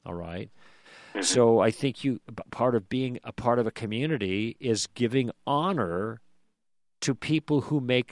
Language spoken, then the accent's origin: English; United States; this could sound completely self-serving for me speaking as an American